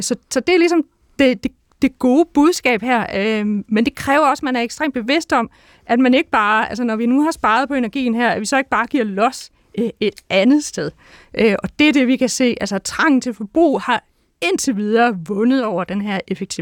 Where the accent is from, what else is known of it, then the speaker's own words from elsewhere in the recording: Odense, Region of Southern Denmark, Denmark; Så i Odense, hvor jeg kommer fra, der bliver man sådan verdensmester i fjernvarme i løbet af 1980'erne.